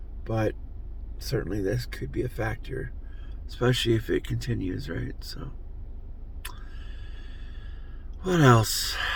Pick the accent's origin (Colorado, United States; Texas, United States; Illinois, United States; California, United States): California, United States; A lot of times growing up in California